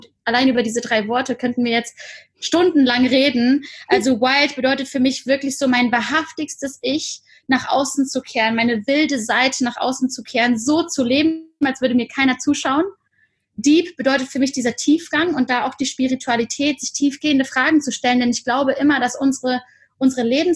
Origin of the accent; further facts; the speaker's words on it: Cologne, North Rhine-Westphalia, Germany; Bin gebürtige Kölnerin